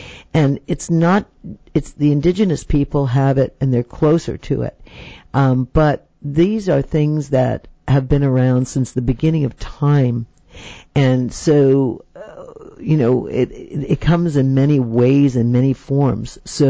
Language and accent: English; New York City, New York, United States; I grew up in New York City, right? So there's not a lot of greenery, you know, around there.